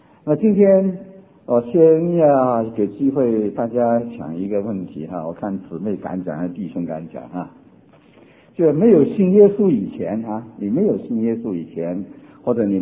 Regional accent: China; 我发现呢，这个美国人啊比我们中国人是有一点不同啊

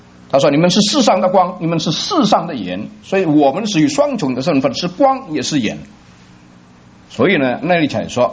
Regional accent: Indonesia; 感谢神，我是在印尼长大

